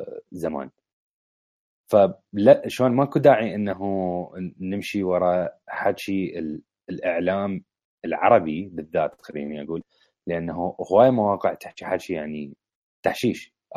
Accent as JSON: {"language": "Arabic", "country": "Jordan", "said": "يعني عندنا بالاردن هسه تبديل الباتري نزل فشي صار تقريبا 35 دينار"}